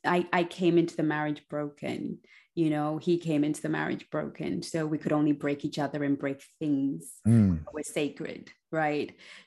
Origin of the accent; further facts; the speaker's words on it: Zimbabwe; I grew up in Zimbabwe where you dated the one guy, he was across the road, you knew his parents.